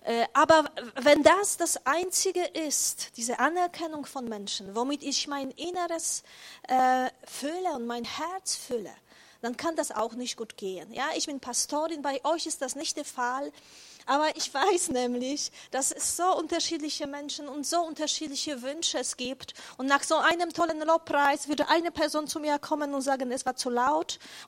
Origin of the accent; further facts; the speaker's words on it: Poland; German is a second language; ich komme aus Polen